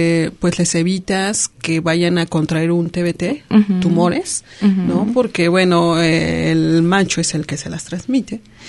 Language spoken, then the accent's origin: Spanish; Cuernavaca, Morelos, Mexico; vengo de Cuernavaca, Morelos, y al incorporarme a CULNORTE, pues tuve la necesidad de conocer las calles y la ciudad caminando.